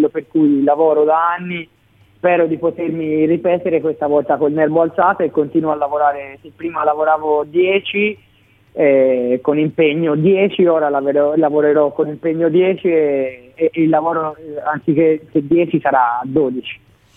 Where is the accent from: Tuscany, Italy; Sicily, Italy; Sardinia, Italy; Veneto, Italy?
Tuscany, Italy; Siena; ragionando proprio da senese, in questo mi sento senese in tutto e per tutto